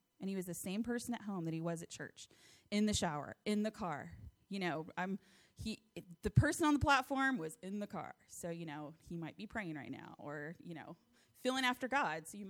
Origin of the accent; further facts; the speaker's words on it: United States; we are American. So, you know, we're so lighthearted and we're not as serious as other countries are about things like this.